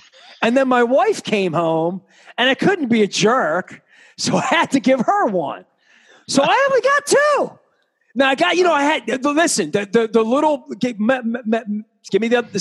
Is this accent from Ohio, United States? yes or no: no; Dundalk, Maryland, United States; we talked about growing up in Dundalk and my parents and, you know, how special my parents were.